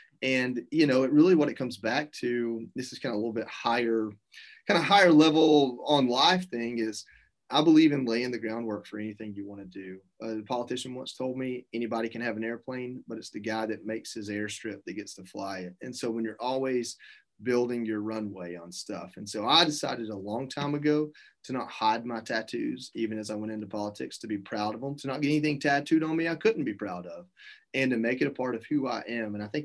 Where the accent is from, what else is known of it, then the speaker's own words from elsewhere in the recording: United States; But as far as choosing to get a tattoo, being what I believe as an American, a part of our warrior culture, it makes complete sense